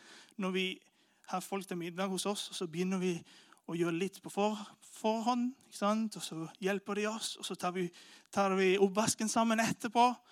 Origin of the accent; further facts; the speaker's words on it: India; also born or lived in Venezuela; now in Norway; Jeg kommer da fra en latinsk kultur. Og i en latinsk kultur, jeg kommer fra Venezuela, for dere som ikke kjenner meg, ble oppvokst i India.